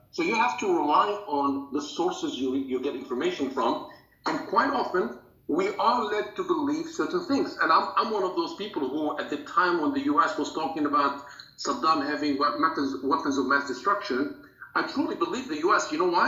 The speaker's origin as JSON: {"language": "English", "country": "Syria", "said": "I think, many of you who know where I was born in Syria. my country was decimated"}